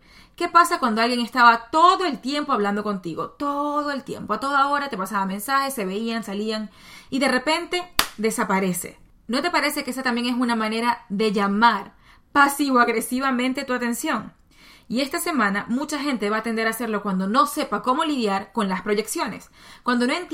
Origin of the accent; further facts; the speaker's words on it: Maracaibo, Zulia, Venezuela; Yo, que vengo de Maracaibo, y las chicas de Maracaibo tenemos esta fama de que somos bastante fuertes